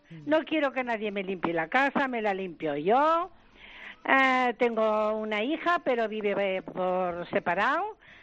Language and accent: Spanish; Murillo de Gállego, Aragon, Spain; now in Huesca, Spain; yo soy de Murillo de Gallego, que es provincia de Zaragoza. Uh-huh. Yo soy nacida en provincia de Zaragoza y ahora estoy en Huesca porque tengo la hija aquí.